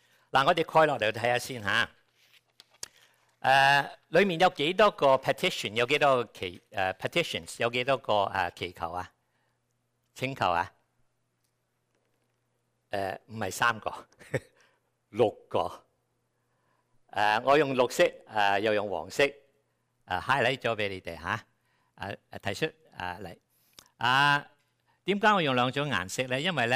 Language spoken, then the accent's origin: Cantonese; China; 我哋中國人咧就分祖父同外祖父嘅